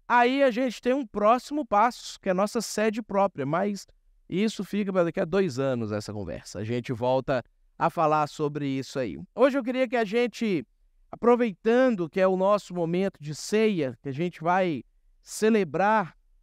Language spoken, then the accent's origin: Portuguese; Minas Gerais, Brazil; Videozinho, gente, eu sou mineiro. Quando eu falo no diminutivo, eu não estou menosprezando.